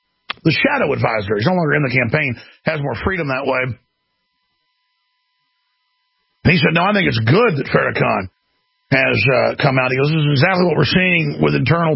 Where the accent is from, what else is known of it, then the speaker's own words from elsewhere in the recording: Dallas, Texas, United States; growing up in Dallas, Texas